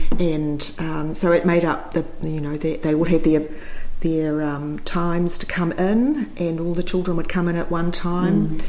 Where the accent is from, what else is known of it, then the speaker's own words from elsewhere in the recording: Christchurch, Canterbury, New Zealand; Well, I was born in Christchurch mm-hmm. in 1948.